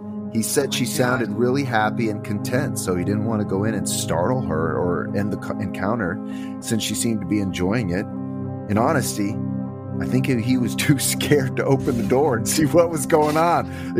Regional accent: California, United States; She acted as a grandmother to my sisters and I while we were growing up in Northern California.

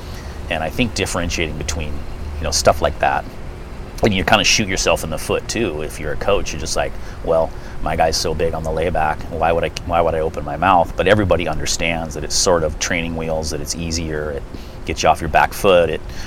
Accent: Santa Cruz, California, United States; born or raised there

